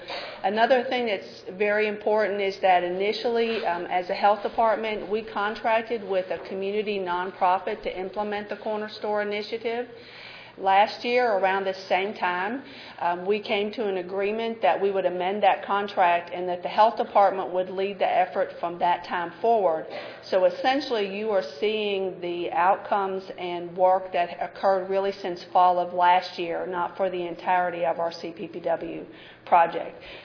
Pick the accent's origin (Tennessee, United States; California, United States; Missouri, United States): Tennessee, United States; Nashville; accent: Southern; We are a southeastern city. You probably can tell by my accent. We're in the south.